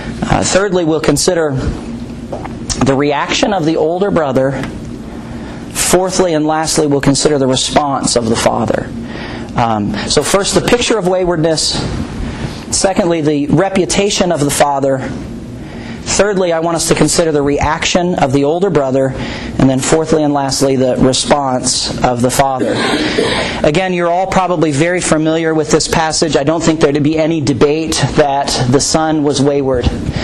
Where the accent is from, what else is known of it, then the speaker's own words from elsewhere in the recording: Minneapolis, Minnesota, United States; Some of you know my testimony already, but I grew up in Pastor Monty's youth group in Minneapolis